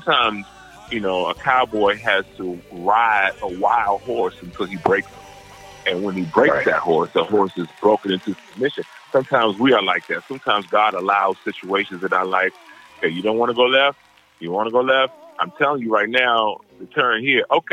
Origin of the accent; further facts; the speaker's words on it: Washington, District of Columbia, United States; But I came from Washington, D.C. They call it the DMV, you know, the District, Maryland. And Virginia. And we had these little row houses, you know, two houses together, then it was a space, and then another two houses together.